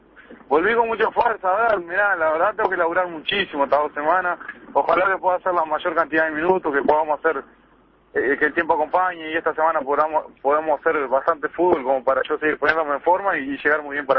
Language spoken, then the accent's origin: Spanish; Paso de los Toros, Tacuarembó, Uruguay; born there; now in Maldonado, Uruguay; No, soy de Paso, nací en Paso de los Toros, pero vivo hace muchísimo. Soy de Maldonado, prácticamente.